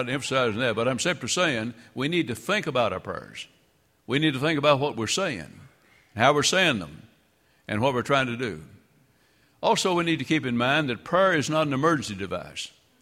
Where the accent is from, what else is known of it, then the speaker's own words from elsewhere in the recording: Kentucky, United States; Well, I grew up in Graves County, Kentucky.